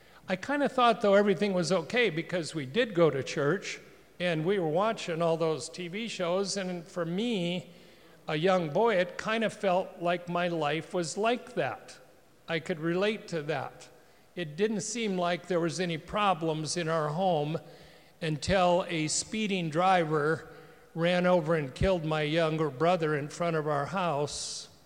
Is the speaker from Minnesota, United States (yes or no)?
yes; Minnesota, United States; also born or lived in Lansing, Michigan; in Sherburn, Minnesota, population 1,333. And so I was brought up in the agricultural area of southern Minnesota.